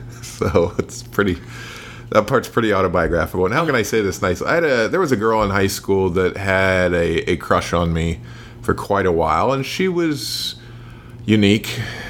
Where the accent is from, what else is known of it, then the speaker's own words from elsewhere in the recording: Ohio, United States; Yes. Yeah, just the things that happen there, how you have to go to a different town just to, you know, go to a mall or something like that.